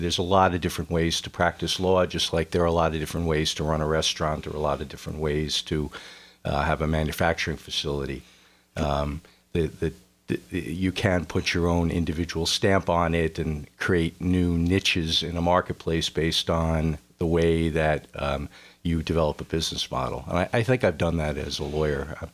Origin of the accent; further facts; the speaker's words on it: Poughkeepsie, New York, United States; I grew up in Poughkeepsie, New York, and went to Brown University.